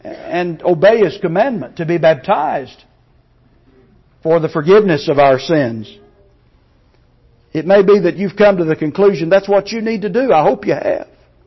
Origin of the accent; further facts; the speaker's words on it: Alabama, United States; born there; I was born in Limestone County, Alabama, and I had absolutely nothing to do with it.